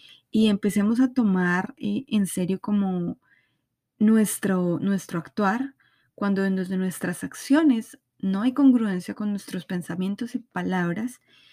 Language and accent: Spanish; Colombia; A nuestro público de Argentina, México, mi amada Colombia, donde soy